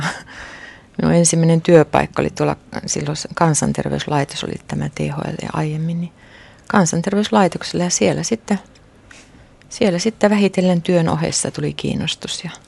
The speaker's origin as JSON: {"language": "Finnish", "town": "Sodankylä", "region": "Lapland", "country": "Finland", "also_born_or_lived": "London", "moved": "as an adult", "lives_now": "Oulu, Finland", "said": "mä tulin itse Sodankylästä ja tulin Ouluun silloin 73 opiskelemaan tänne Oulun yliopistoon ja siltä tiimoilta on jäänyt sitten Oulun töihin. Eikä ole koskaan tullut muutettua. Me pari vuotta olin Lontoossa, mutta muuten ollut aina Oulussa."}